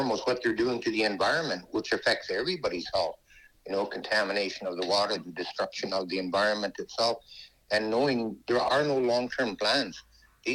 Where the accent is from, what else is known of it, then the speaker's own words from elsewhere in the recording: British Columbia, Canada; I am from the Tsayu, the Beaver Clan of the Wet'suwet'en, and I'm calling from my home here in Tekya, Eglogan.